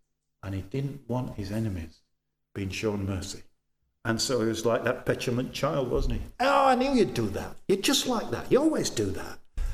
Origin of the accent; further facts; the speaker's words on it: Yorkshire and the Humber, United Kingdom; I'm a Yorkshire lad, actually.